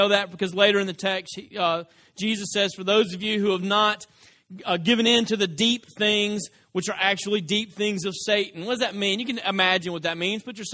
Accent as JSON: {"language": "English", "town": "Dresden", "region": "Tennessee", "country": "United States", "said": "I'm from West Tennessee. People ask me all the time, now, where are you from? Northwest Tennessee. Don't bother to say Dresden, because they've never heard of that."}